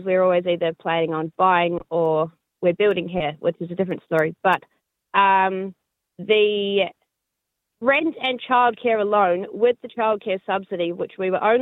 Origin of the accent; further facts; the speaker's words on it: New Zealand; now in Australia; So I'm from New Zealand. I moved to Australia and now I live here. We're only 2 years